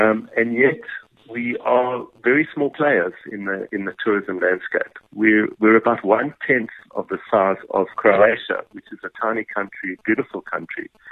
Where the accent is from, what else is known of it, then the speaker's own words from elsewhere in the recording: South Africa; I think the bigger issue as a South African is that this SAA story is really putting us as a country on trial.